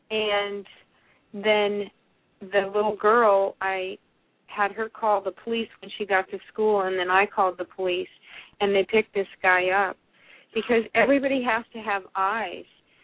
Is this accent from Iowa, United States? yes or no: no; Santa Cruz, California, United States; I grew up in Santa Cruz.